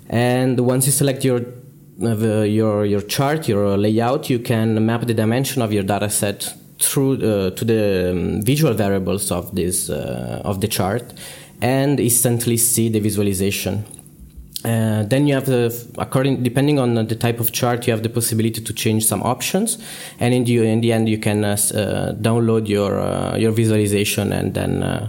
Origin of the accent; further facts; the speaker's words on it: Milan, Lombardy, Italy; I am also from Milan.